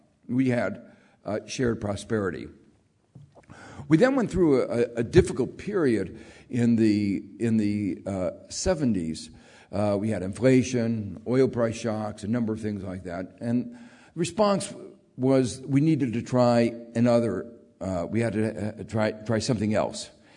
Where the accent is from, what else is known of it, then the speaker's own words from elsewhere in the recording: Gary, Indiana, United States; I grew up in Gary, Indiana, which is, I'm glad you were.